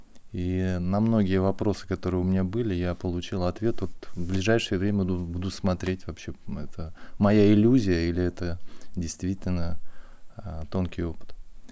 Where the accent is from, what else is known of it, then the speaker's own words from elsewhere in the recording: Moscow, Russia; я из Москвы, и здесь уже не первый раз